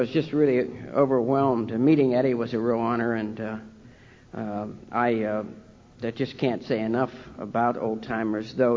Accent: Ohio, United States; born there; But I was born in a small town in Ohio, and I'm Irish. I'm the eldest son, the second child, in a family of 10 children.

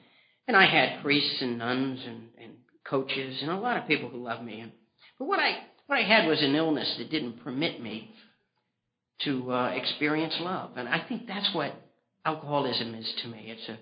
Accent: Martins Ferry, Ohio, United States; born there; I was born in Ohio, and I'm on the Ohio River in a small town south of Pittsburgh, a place called Martin's Ferry.

